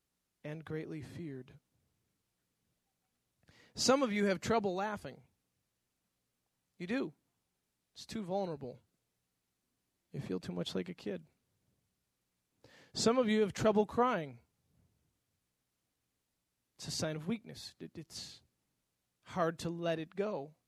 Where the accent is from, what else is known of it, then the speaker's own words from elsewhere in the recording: the North, United States; One thing I realized about the South, I grew up in the North